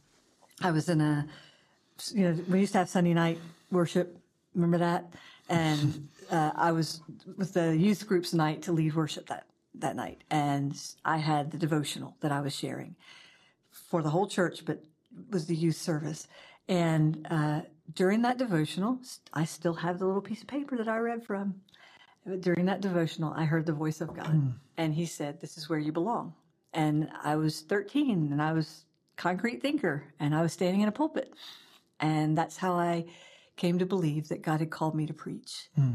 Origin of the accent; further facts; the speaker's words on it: Augusta, Georgia, United States; So, but I was raised in Augusta, and you know, I'm raised in the birthplace of the Southern Baptist Convention and the birthplace of the Georgia Baptist Convention.